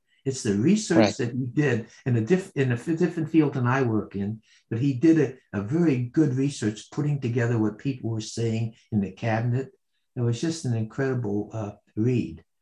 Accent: New York, United States; when growing up in New York there, you know, you could only kick the can on the street.

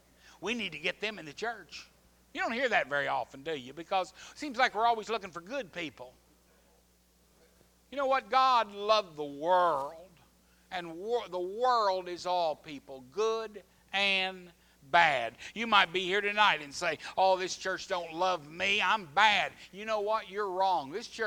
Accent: Oklahoma, United States; being born and raised in Oklahoma, where I'm a landlubber, we don't have no oceans.

